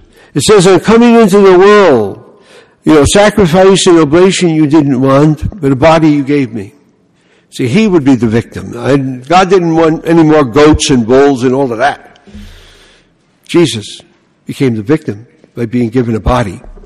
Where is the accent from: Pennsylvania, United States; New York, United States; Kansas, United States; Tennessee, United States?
New York, United States; Bronx; When I grew up in the Bronx, they used to say, "Put your money where your mouth is."